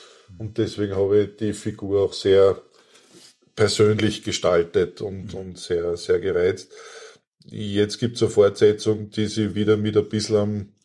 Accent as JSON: {"language": "German", "country": "Austria", "said": "ich bin Österreicher"}